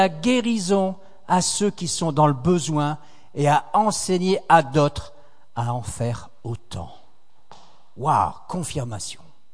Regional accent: France; Moi, je suis français.

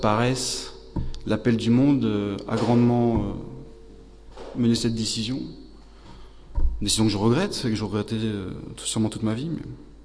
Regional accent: Wavrin, Hauts-de-France, France; j'ai 24 ans, je suis originaire de Wavrin, j'ai grandi ici, j'étais à l'école ici.

